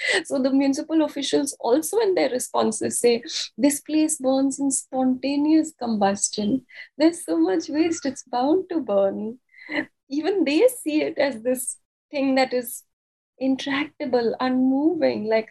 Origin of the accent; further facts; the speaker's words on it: Italy; This could be, I'm from Italy.